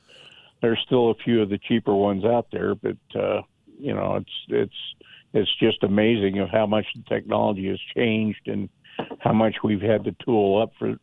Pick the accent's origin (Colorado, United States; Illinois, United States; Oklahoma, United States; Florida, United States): Colorado, United States; Denver; Well, I grew up in the North Denver area. I'm 62 years old.